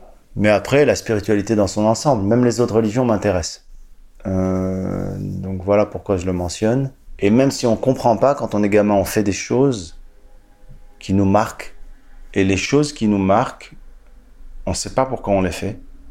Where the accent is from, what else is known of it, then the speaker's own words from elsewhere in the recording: Casablanca, Casablanca-Settat, Morocco; born there; Moi, je suis née à Casablanca, au Maroc, un jour d'avril 71. Donc il y a 50 ans à peu près, waouh, c'est beaucoup, dans une famille séfarade, juive marocaine, traditionnaliste.